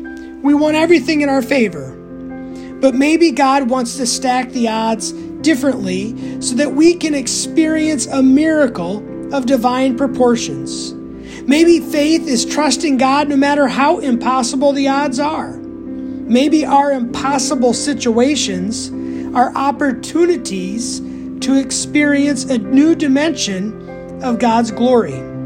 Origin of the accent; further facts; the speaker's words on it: Texas, United States; Growing up in West Texas, where they catch rattlesnakes and fry them up, creeps me out just writing about it.